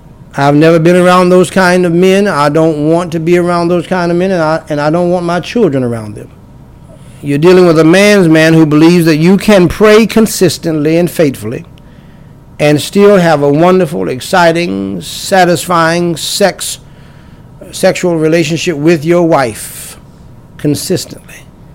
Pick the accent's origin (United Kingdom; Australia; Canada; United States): United States; One of those odds is I'm from America and she's from Jamaica.